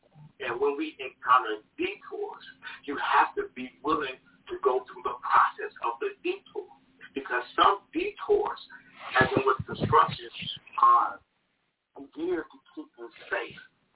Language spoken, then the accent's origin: English; Chicago, Illinois, United States; Born and raised in Chicago. I'm a Chicago kid through and through. I was born on the west side, moved to the suburbs, now back in the city.